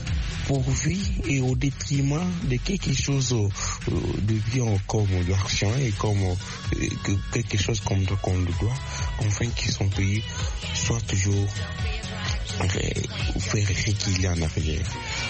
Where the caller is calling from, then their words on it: DR Congo; depuis la République démocratique du Congo. Je suis un Congolais du père et de mère.